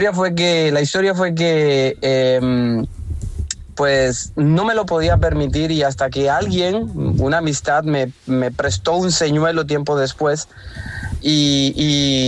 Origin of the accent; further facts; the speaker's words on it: Limón, Costa Rica; yo soy de Costa Rica, soy de la parte del Caribe, de Limón